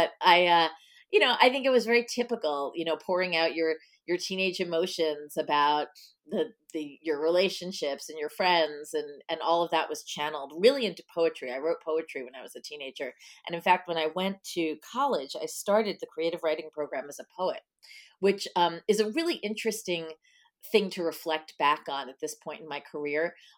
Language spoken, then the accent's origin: English; Nesconset, New York, United States; Yeah, on the North Shore, about halfway out near, it was a small town called Nesconset, very near where the ferry came in Port Jeff.